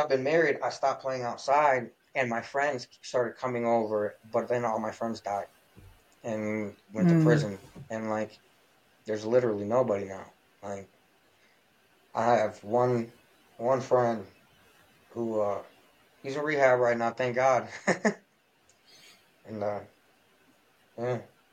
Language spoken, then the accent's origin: English; Lansing, Michigan, United States; I live in I'm from Lansing, Michigan. It's the capital of Michigan, but I think we're a small city. I thought Lansing was huge until I left this mug.